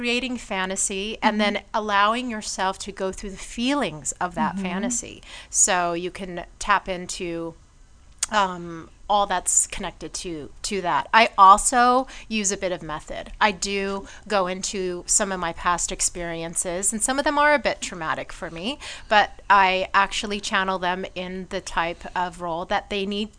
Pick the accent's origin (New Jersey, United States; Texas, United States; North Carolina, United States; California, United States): California, United States; Long Beach; I'm from Long Beach.